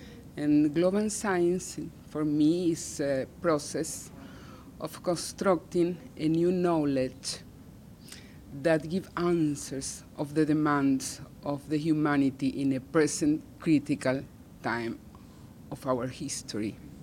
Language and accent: English; Venezuela; from Venezuela. I'm an anthropologist and doctor in social sciences.